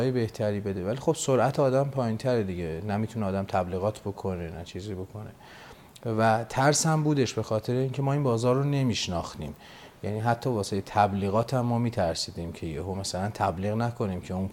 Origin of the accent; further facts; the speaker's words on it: Tabriz, East Azerbaijan, Iran; حالا ما اصالتا تبریزی هستیم